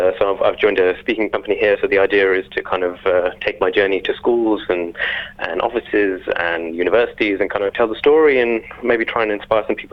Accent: London, United Kingdom; born there; parents were born in Kenya, but my grandparents are from Punjab in India. We kind of went from Africa to England, and I was born myself in London.

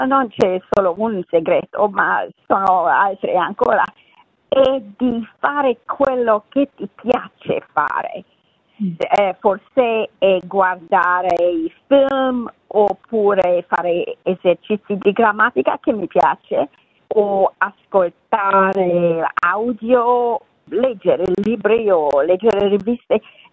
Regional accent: Romania; born there; Italian is a second language; Io sono nata in Romania e da quando ero piccola volevo parlare italiano.

